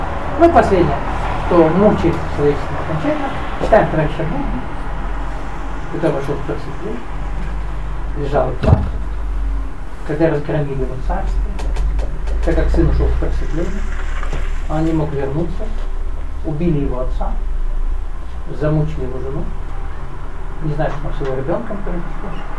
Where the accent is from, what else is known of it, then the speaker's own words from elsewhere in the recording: Moscow Oblast, Russia; Я же тоже из Подмосковья.